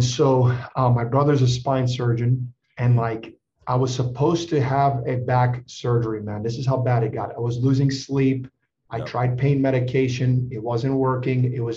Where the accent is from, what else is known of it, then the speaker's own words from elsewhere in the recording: Lake Charles, Louisiana, United States; We grew up together in Lake Charles.